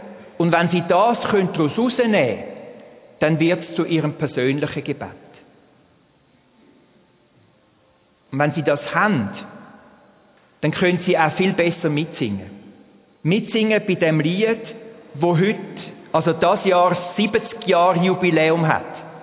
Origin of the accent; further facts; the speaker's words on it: Zurich, Switzerland; Ich bin dort noch in der Primarschule gewesen. Was geheissen hat in Zürich. Die Zusammenstöße, nicht weit weg von dort, wo ich aufgewachsen bin